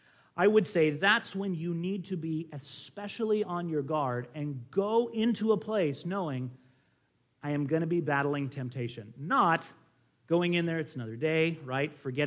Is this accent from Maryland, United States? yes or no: no; California, United States; And as a Californian, that is like saying, "We must cut off your right arm."